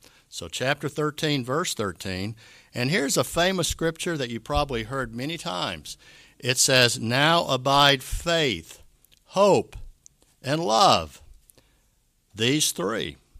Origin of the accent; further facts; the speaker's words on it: Tennessee, United States; You know, I grew up in Tennessee. Tennessee, what you'd call a border state.